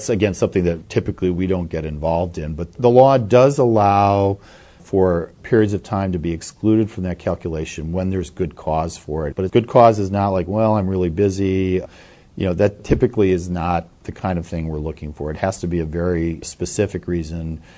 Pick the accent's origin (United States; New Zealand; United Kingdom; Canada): United States; Chicago, Illinois; So I grew up in the Chicago area, went to Cubs games as a kid, went back to law school there, went to Cubs games then.